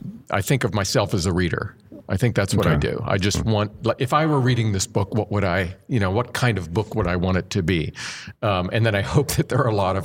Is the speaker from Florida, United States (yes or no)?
no; Johnstown, Pennsylvania, United States; My next book is about my grandfather and his world in my hometown in Johnstown, Pennsylvania, in mostly kind of in the 50s.